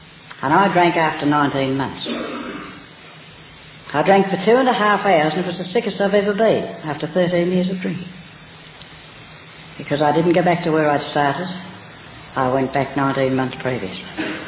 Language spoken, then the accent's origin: English; Bendigo, Victoria, Australia; also born or lived in Dandenong; I'm from Bendigo and I'm an alcoholic, previously from Dandenong.